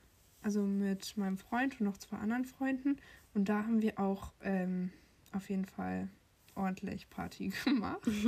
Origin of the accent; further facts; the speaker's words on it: Hamburg, Germany; also wir kommen aus Nettelnburg in der Nähe, also sie wohnt in Nettelnburg, ich nicht.